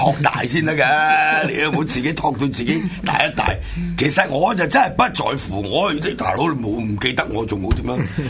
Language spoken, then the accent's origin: Cantonese; Shanwei, Guangdong, China; accent: Hailufeng; 譬如我哋鄉下咧有講客家，有講學佬嘅，即係有講閩南語，有講呢個客家嘅。咁落到嚟我哋呢邊咧就近海啦，汕尾